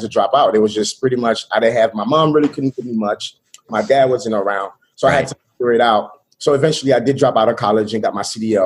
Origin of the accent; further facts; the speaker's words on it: Brooklyn, New York, United States; And it was really tough growing up in Brooklyn